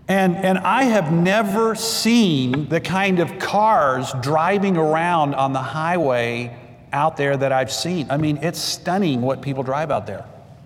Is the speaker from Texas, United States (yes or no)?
yes; Texas, United States; also born or lived in Greenville, United States / Wisconsin, United States / Minnesota, United States; I grew up in South Texas.